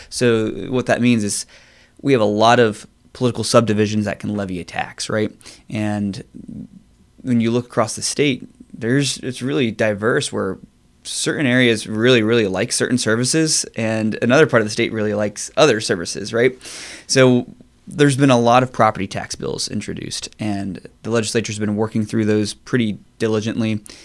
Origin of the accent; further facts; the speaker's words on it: Arlington, Ohio, United States; I actually am native. You know, I grew up in Arlington, small town just south of Findlay here.